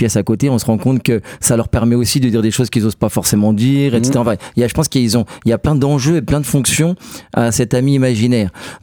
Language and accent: French; Grand Est, France; quand j'étais petit au Champ-le-Bœuf